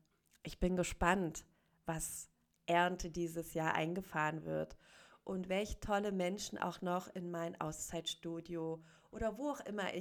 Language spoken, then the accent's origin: German; Berlin, Germany; Ich habe meine Freunde und Familie noch in Berlin und das wird auch immer mein Heimatort bleiben.